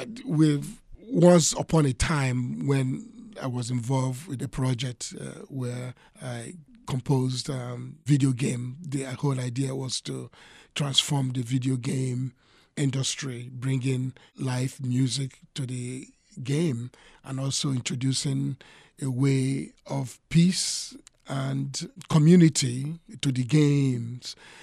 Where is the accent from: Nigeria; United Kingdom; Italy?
Nigeria; born there; Well, originally I was born in Africa, Nigeria more specifically, West Africa.